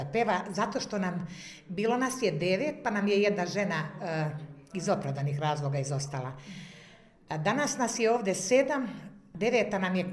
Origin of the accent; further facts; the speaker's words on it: Ivanjica, Moravica District, Serbia; Mi smo iz Ivanjice, iz Podgolije i to su podgolijske pesme.